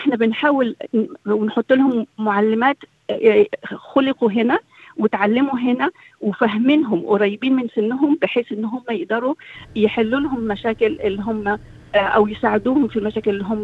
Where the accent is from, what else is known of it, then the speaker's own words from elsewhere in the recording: Egypt; moved away; وإحنا عندنا في مصر الولد بيكبر هو في السيد في البيت